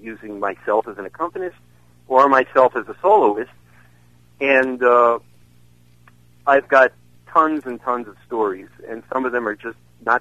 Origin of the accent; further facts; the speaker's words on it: Merrick, New York, United States; also born or lived in Brooklyn; I was very fortunate going through Brooklyn. I went to public school and then out to Long Island. I was from Merrick, Long Island